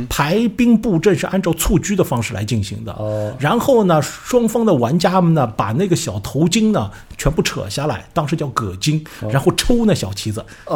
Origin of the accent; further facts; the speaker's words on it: China; 我们中国人呢，有时候会把奥林匹克这个看得特别的严肃